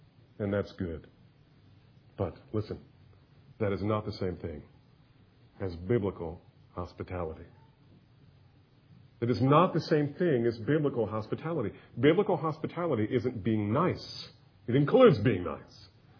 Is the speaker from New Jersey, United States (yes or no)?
yes; New Jersey, United States; moved away as an adult; Now, I grew up in the north. I grew up in New Jersey.